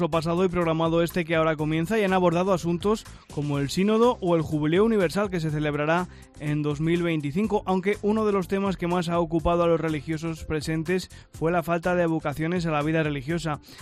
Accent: Spain; lo generosos que somos los españoles con la misión

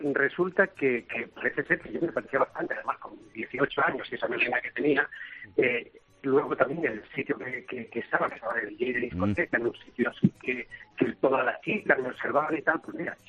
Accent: Valdepeñas de Jaén, Andalusia, Spain; accent: slightly Madrid; now in Madrid, Spain; tengo acento un poco madrileño porque llevo 40 años en Madrid, pero yo soy de Jaén, pueblo de Jaén. Se llama Valdepeñas de Jaén.

